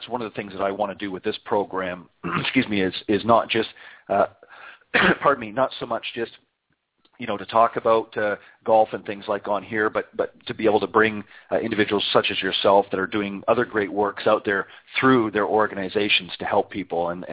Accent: Canada; now in Florida, United States; As most of my listeners know by now, I'm originally from Canada, and I got a little tired of shoveling snow

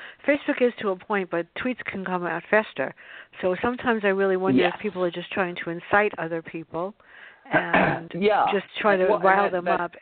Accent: Bronx, New York, United States; And I grew up in the South Bronx, and there were a lot of different kinds of people there.

